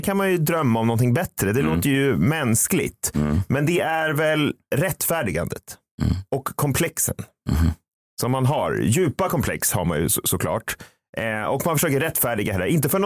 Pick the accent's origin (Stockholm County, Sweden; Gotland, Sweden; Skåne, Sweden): Gotland, Sweden; Att jag är från Gotland